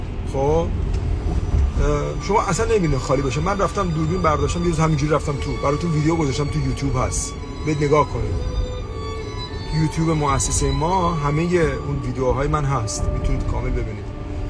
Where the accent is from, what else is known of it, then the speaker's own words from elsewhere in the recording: Iran; now in Europe; به عنوان یه ایرانی که کارآفرینه اینجا موفقه